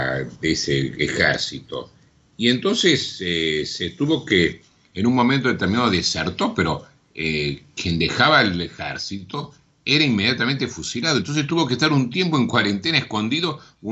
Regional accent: Buenos Aires, Argentina; tenemos a veces vocación de tango los porteños

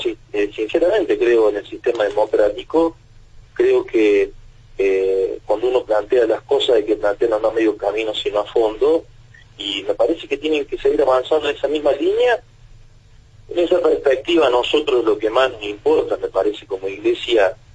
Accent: Córdoba, Argentina; yo soy cordobés, tal vez la mía es una visión muy a la distancia de lo que pasa en Rosario

